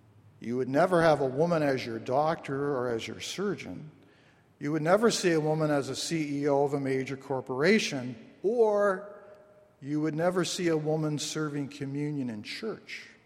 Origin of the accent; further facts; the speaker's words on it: Canada; we as Canadian Baptists were not part of the World Council of Churches